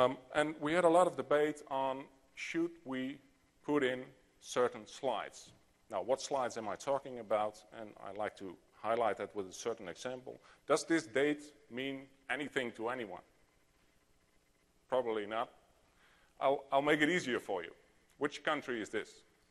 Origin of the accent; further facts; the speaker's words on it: Katwijk, South Holland, Netherlands; English is a second language; Now, my hometown is there, in there as well, and I'll highlight it for you. It's, and I'll pronounce it in Netherlands, it's called Katwijk. It's near the sea, so I can walk within a couple of minutes to the beach